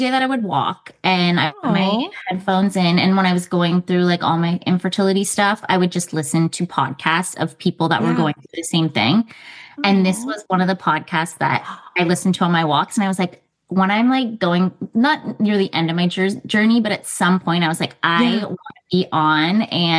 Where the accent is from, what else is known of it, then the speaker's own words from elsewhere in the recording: Canada; now in Nashville, United States; Okay. So yeah, we are in Nashville and I'm actually originally from Canada.